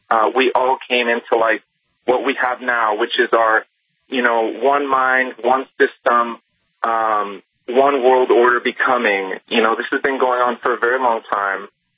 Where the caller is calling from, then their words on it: California, United States; And I'm calling from California, and I've been listening to you for 23 years